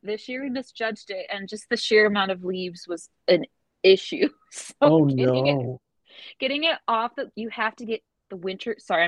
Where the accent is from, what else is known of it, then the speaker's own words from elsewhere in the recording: Fenton, Michigan, United States; So yeah, I grew up in Fenton, Michigan. It's a small place.